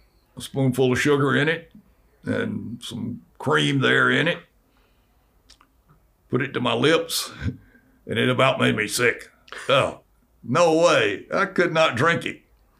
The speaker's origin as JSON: {"language": "English", "region": "South Carolina", "country": "United States", "said": "I'm from South Carolina. I met a family from Winnsboro, South Carolina, which some of my cousins, distant cousins, live there, and they knew of them."}